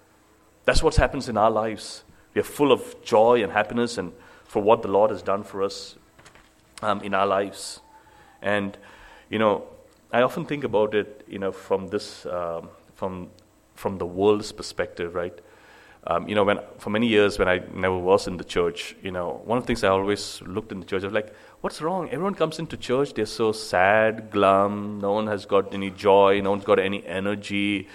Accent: Nigeria; when I was growing up in Nigeria, you know, in the evenings, there would be, most of the time, there would be no electricity.

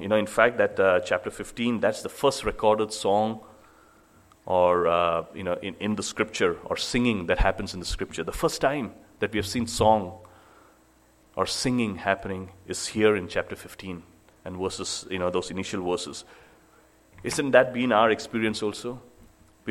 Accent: Nigeria; when I was growing up in Nigeria, you know, in the evenings, there would be, most of the time, there would be no electricity.

